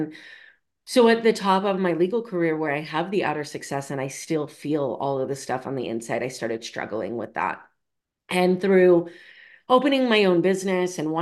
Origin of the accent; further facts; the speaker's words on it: Idaho, United States; So I grew up in Idaho. I grew up in Southern Idaho.